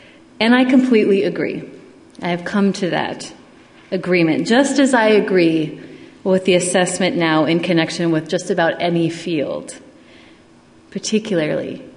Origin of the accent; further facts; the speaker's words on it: Duluth, Minnesota, United States; As a child growing up in Duluth, one of my favorite things to do in the summertime was to watch the huge ocean-going ships go in and out of the harbor